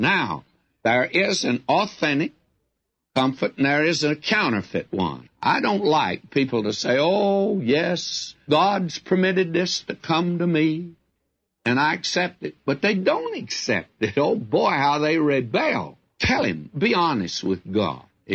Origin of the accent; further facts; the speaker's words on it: the South, United States; Well, I'm a Southerner